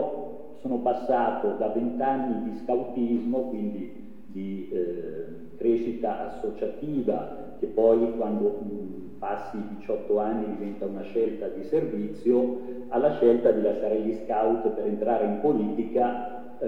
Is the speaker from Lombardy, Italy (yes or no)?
yes; Morbegno, Lombardy, Italy; io intanto sono di Morbegno e quindi non mi avete pescato molto lontano da dove vi trovate voi.